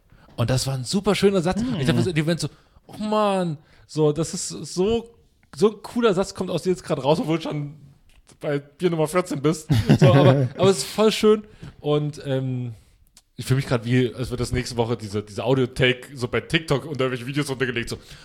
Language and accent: German; Pulsnitz, Saxony, Germany; Wir waren in der Kneipe bei mir in meiner Heimatstadt in Pulsnitz.